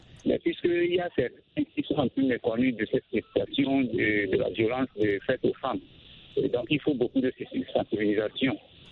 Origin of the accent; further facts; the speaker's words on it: Togo; Mais chez moi, au Togo, bon, je ne trouve pas ça tellement